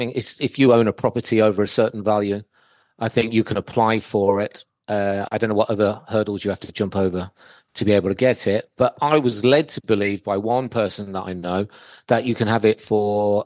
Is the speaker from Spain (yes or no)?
yes; Canary Islands, Spain; And it's like, now you go over there, you go, oh, I'm from the Canary Islands.